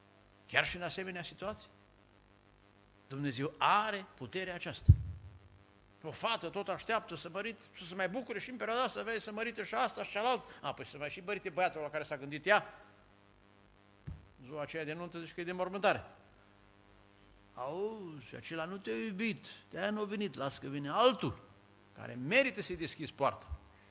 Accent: Apuseni Mountains, Romania; eu sunt din Apuseni, de la munte

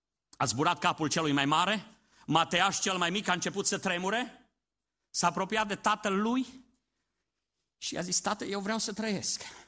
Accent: Transylvania, Romania; din satul meu ardelean

